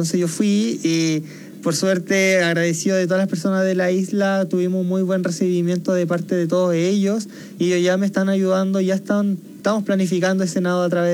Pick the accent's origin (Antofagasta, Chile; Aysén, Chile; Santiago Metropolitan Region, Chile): Antofagasta, Chile; yo siempre, como soy de Antofagasta, siempre hemos estado en el mar